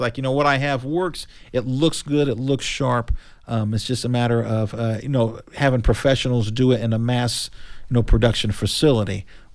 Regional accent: Knightstown, Indiana, United States; I grew up in Knightstown, Indiana. That's in southeast Henry County

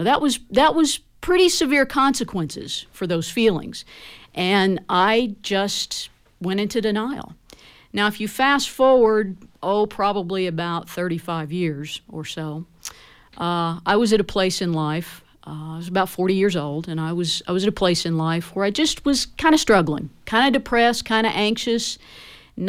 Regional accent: Indiana, United States; Yeah, I'm from Greene County, actually, okay. Just west of here. And that's where I was growing up.

